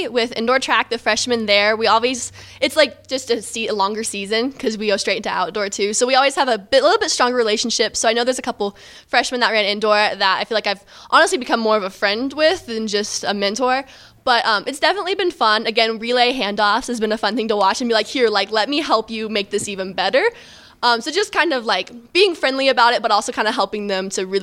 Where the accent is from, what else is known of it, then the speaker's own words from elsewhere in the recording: Illinois, United States; Yeah, so I grew up in Southern Illinois, and my school did not have a track team